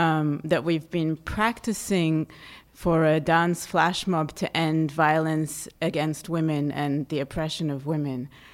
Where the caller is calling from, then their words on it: Albany, California, United States; I'm from Albany, California.